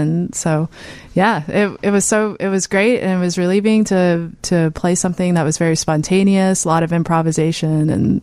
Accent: College Station, Texas, United States; Well, I'm from College Station, Texas, if you know where A&M, the Aggies, so gig 'em if you're out there

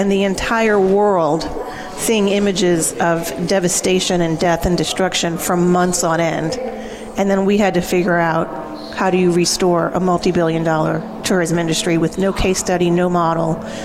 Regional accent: Louisiana, United States; I was living and working in Dallas, and my family was here. I grew up in St. Bernard Parish, and they had evacuated, so I knew they were safe.

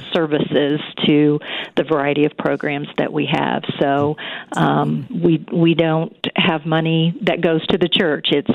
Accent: Wichita, Kansas, United States; also born or lived in Pennsylvania; I was born back on the East Coast in Pennsylvania, but for the roller skating business, my family moved out here when I was about 4 years old. So I call Wichita home.

